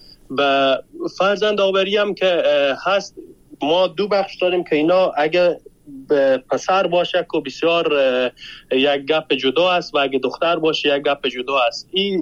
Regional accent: Afghanistan; همه ما افغان هستیم.

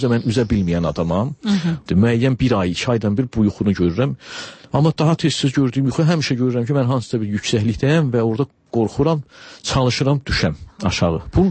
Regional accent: Aghdam, Aghdam District, Azerbaijan; biz o Azərbaycanın o nəzarətində olmayan torpaqlardan olan adamlar, yəni mən Ağdamlıyam

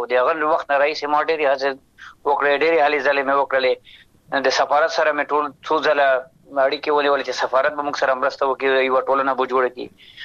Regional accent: Afghanistan; ځکه هر چېرته وم افغانستان به ما سره وي، زه به د افغانستان سره یم.

